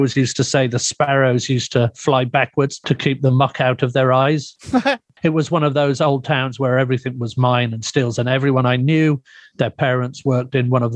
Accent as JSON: {"language": "English", "town": "Winchester", "region": "South East England", "country": "United Kingdom", "tie": "born there", "said": "Well, I was born in England, in the lovely historic city of Winchester, which is kind of southwest of London, kind of heading southwest-ish towards Cornwall Way for people who know Britain. So I was born there when my father was a surgeon there at the time."}